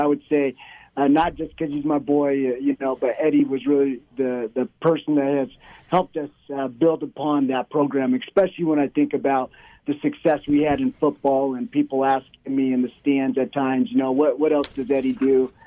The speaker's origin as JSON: {"language": "English", "region": "Oregon", "country": "United States", "tie": "born or raised there", "said": "Oh man, I grew up in Oregon, and I've been around wrestling all my life."}